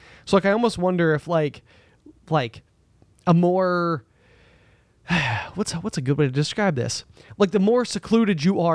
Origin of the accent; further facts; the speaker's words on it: Rocky Mount, Virginia, United States; opened a restaurant in Rocky Mount, where we grew up in Franklin County.